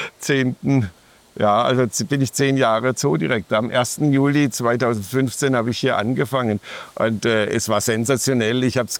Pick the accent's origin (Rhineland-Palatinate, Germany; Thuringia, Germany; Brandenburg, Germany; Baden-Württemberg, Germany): Baden-Württemberg, Germany; Bühl; Ich komme jetzt nicht aus Karlsruhe, aber aus Bühl